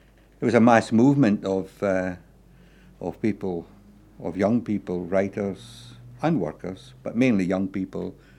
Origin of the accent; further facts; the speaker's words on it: United Kingdom; I was a communist from Britain. They seemed to be doing all the things that we worked for in Britain.